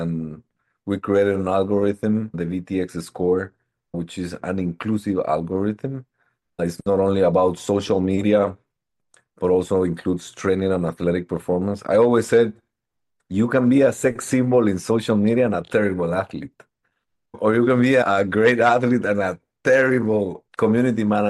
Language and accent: English; Guatemala; I was born and raised in Guatemala. And also, I'm Italian as well because of my mother's family up in the north.